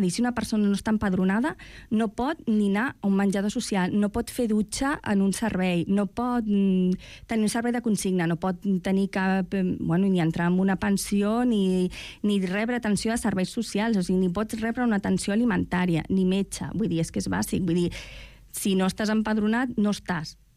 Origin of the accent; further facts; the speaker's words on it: Barcelona, Catalonia, Spain; com a catalans i barcelonins